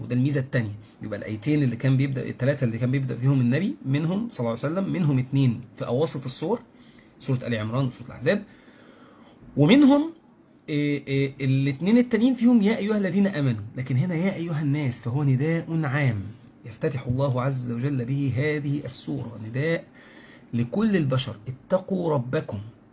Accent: Mansoura, Dakahlia, Egypt; accent: fellahi dialect; أنا من منصورة وأصلي من الشرقية

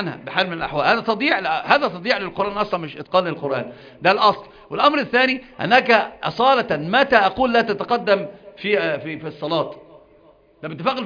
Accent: Egypt; يسمونها عندنا في مصر

